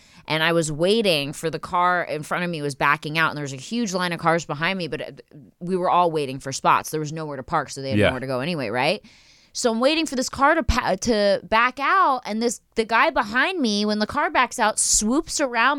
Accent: Philadelphia, Pennsylvania, United States; I mean, I love you, Philly. I mean, I'm from Philly, so I love you

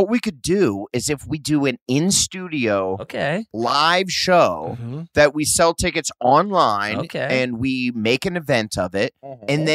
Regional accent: Omaha, Nebraska, United States; In my hometown, Omaha, we're like, all right, doing the guitar bit

